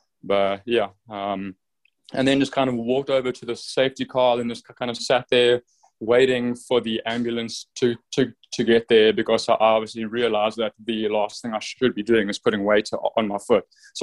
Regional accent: Durban, KwaZulu-Natal, South Africa; You know, I'm from Durban, which is basically a little like surfer city back home.

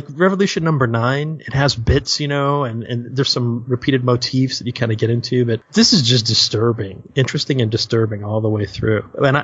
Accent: Midwest, United States; Now, I'm from the Midwest, and I've seen funnel clouds

